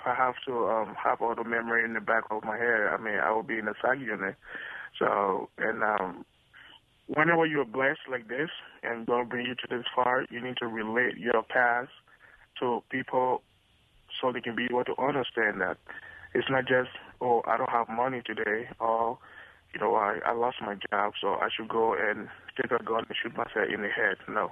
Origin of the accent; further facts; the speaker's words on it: Zwedru, Grand Gedeh, Liberia; Oh, I'm from the southeastern region, Zwedru. I'm from the Crown ethnic group.